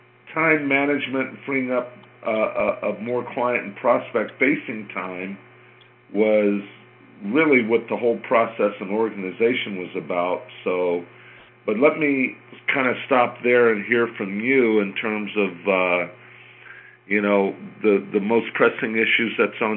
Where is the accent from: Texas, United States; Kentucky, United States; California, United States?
California, United States; San Diego; San Diego, you know, that's my hometown.